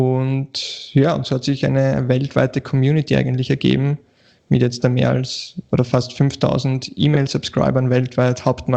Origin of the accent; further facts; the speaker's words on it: Vienna, Austria; wenn du irgendwen anschreibst und sagst, ja, ich bin aus Wien. Die Amis wissen wahrscheinlich nicht einmal, wo das ist